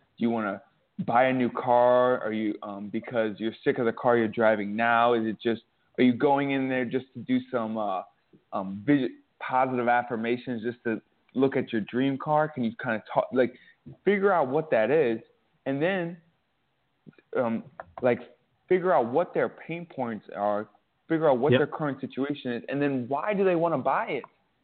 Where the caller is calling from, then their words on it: Ho Chi Minh City, Vietnam; Ho Chi Minh City, Vietnam.